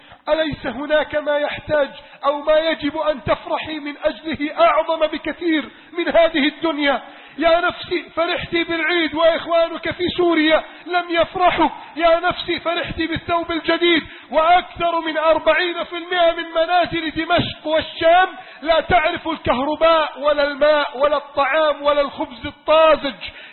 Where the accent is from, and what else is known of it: Egypt